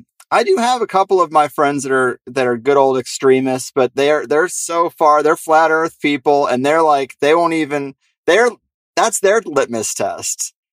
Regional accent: Midwest, United States; I worry about, you know, growing up in the Midwest, tornadoes, they happen. There are no basements in Texas.

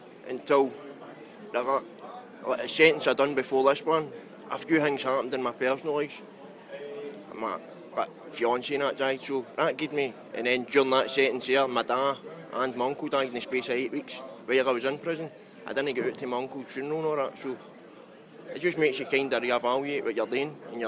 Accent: Glasgow, Scotland, United Kingdom; I'm from Glasgow.

